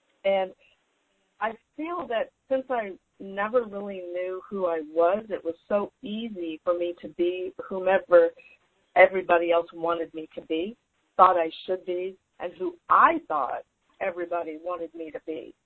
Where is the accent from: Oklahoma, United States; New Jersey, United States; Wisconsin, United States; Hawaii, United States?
Oklahoma, United States; also born or lived in California; always tell people that I'm from Oklahoma. But the reality of it is we moved around a lot when I was younger